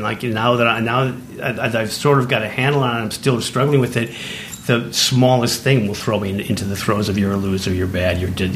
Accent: Wisconsin, United States; born there; I was born in Wisconsin, mm-hmm. and my father's a linguist.

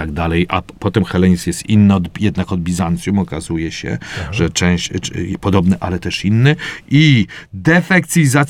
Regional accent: Błędów, Masovian Voivodeship, Poland; Ja pochodzę z Błędowa koło Grójca

